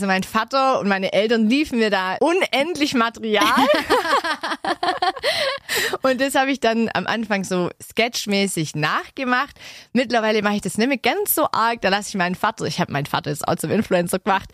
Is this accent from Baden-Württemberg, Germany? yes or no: yes; Nürtingen, Baden-Württemberg, Germany; ich komme gebürtig aus Nürtingen, wohne da auch immer noch.